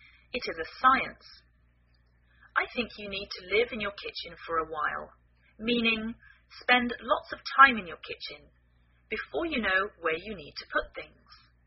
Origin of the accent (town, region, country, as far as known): England, United Kingdom; now in United States